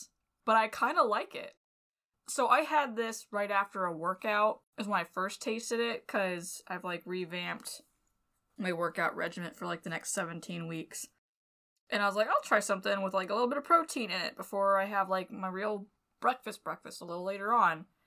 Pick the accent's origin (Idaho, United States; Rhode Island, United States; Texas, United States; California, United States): California, United States; moved away as an adult; When I first moved to the East Coast, because I'm from California, I moved here in 2009. Right before starting college